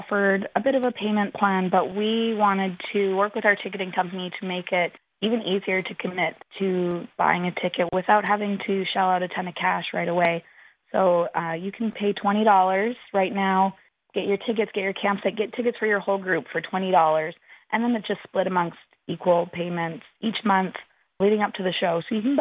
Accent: Alberta, Canada; I grew up in Alberta, and so rodeo and bull riding is so entertaining to me.

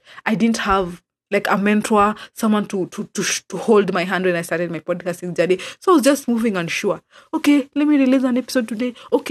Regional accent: Kisumu, Kisumu County, Kenya; I'm a podcaster from Kisumu.

